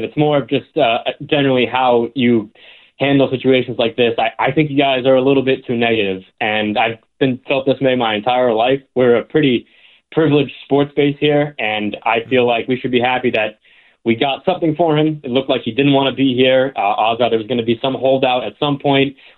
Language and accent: English; Linfield, United States; one of your previous callers was from Linfield, Matt. That's my hometown.